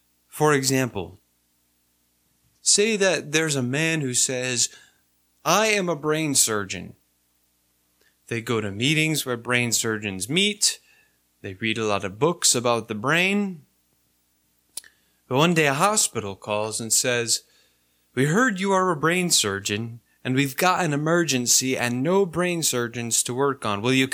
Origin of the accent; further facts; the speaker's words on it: East Coast, United States; You know, I come from the East Coast